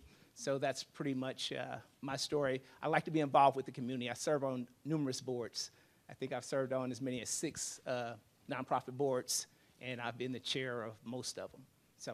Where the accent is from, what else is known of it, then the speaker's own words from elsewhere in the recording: Kansas City, United States; I grew up in Kansas City.